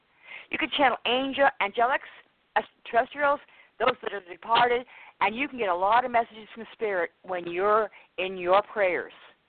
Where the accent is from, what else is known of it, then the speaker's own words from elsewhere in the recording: Worcester, Massachusetts, United States; born there; I was born in Worcester.